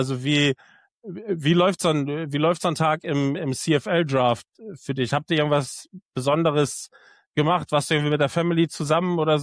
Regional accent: Germany; Das ist als Deutscher muss man das ja hören oder will man das ja hören

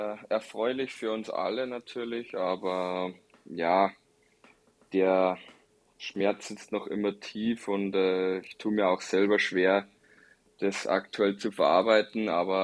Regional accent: Passau, Bavaria, Germany; born there; Ich bin gebürtiger Passauer, habe auch schon einige andere Stationen gesehen

